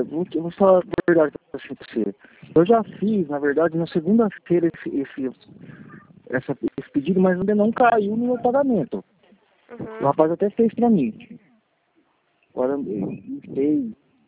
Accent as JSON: {"language": "Portuguese", "town": "Marília", "region": "São Paulo", "country": "Brazil", "said": "É que sou de Marília, né? Quem me entendeu foi o rapaz de Marília, da minha cidade."}